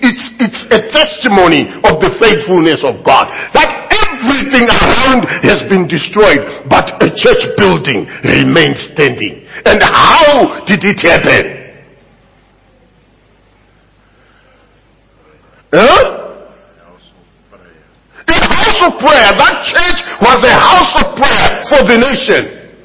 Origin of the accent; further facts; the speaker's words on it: Zimbabwe; I come from Zimbabwe, at least you didn't know.